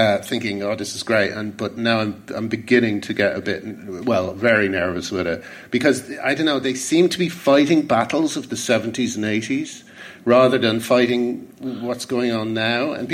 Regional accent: Ireland; I hadn't even thought about it. I'm Irish and I hadn't even thought about it.

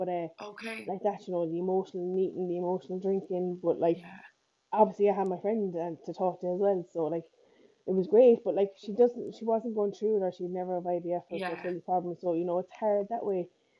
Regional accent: Cork, Munster, Ireland; I'm from Cork. I'm 38 in September

